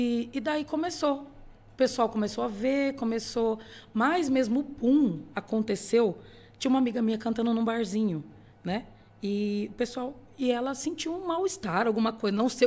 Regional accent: Araraquara, São Paulo, Brazil; Eu sou de Araraquara.

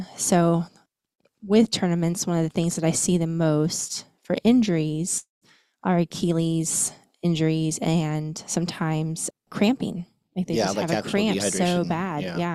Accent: Indiana, United States; accent: Indiana; That's my Indiana accent coming out. Sorry, y'all.

